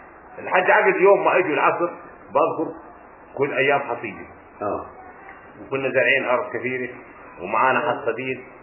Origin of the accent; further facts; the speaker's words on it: Palestine; moved away; لما طلعنا من فلسطين وهم جايين جونا على طريق الغرب بترجعوا على الهود